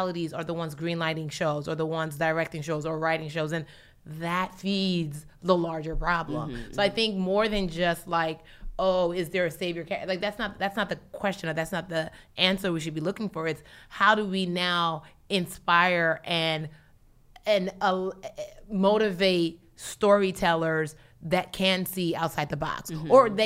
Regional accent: Nigeria; Even being Nigerian, I can tell you about what it is to be a Nigerian Igbo woman

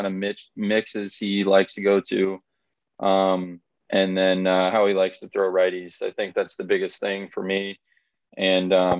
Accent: New England, United States; also born or lived in Grants Pass, United States; Like you mentioned, I was born in Grants Pass, and I don't really remember too much because we moved back to the East Coast when I was about two. So my whole life really that I remember has been in New England.

